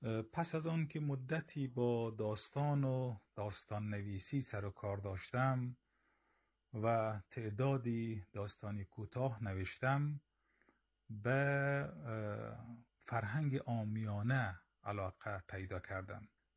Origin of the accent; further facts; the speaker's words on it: Mashhad, Razavi Khorasan, Iran; also born or lived in Bamyan, Afghanistan; ولسوالی ورس واقع در ولایت بامیان متولد شدم. در کودکی همراه خانواده‌ام به ایران مهاجر شدیم و در شهر مشهد اقامت گزیدیم.